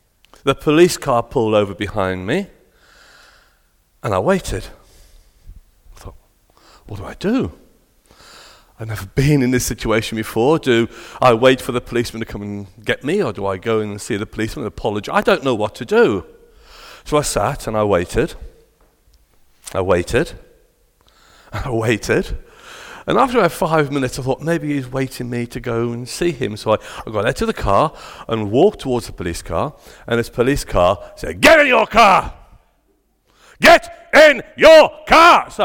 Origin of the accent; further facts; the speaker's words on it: England, United Kingdom; It's English. I'm English.